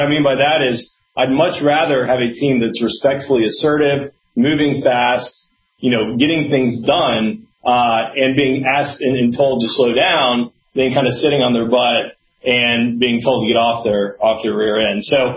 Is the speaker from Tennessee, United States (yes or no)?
no; Atlanta, Georgia, United States; I'm from Atlanta, and Key Factor was actually originated out of Cleveland, Ohio